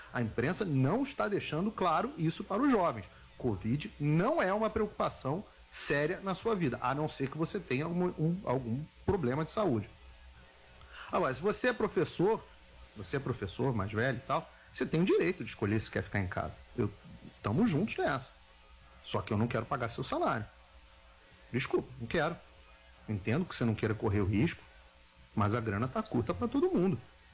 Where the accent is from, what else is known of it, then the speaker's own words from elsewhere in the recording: Rio de Janeiro, Brazil; Eu sou carioca